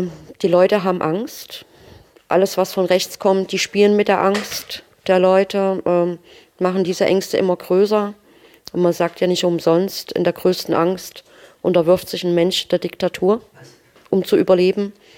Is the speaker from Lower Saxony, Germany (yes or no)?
no; Arnstadt, Thuringia, Germany; Ich bin auch in Arnstadt geboren, bin auch hier aufgewachsen.